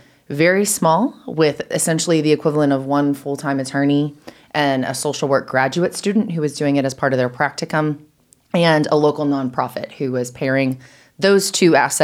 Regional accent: Texas, United States; now in Chattanooga, United States; I'm originally from Texas. I went to Rhodes in Memphis, so I've spent some time in Tennessee. I am a Chattanoogan for 5 years now

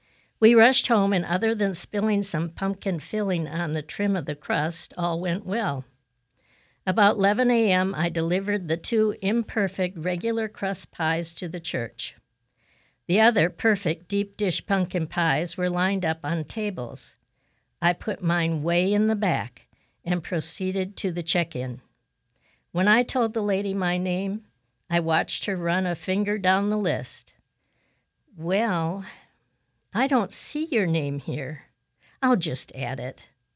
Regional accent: Washington Island, Wisconsin, United States; One of the highlights of my hometown, Washington Island, Wisconsin, is the Trinity Lutheran Church Ladies' Harvest Dinner.

